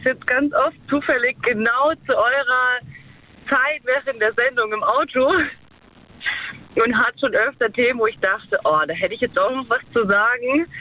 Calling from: Emmendingen, Baden-Württemberg, Germany; Emmending bei Freiburg.

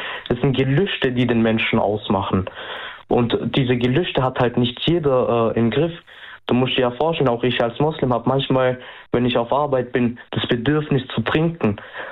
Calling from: Baden-Württemberg, Germany; Kreis Göppingen.

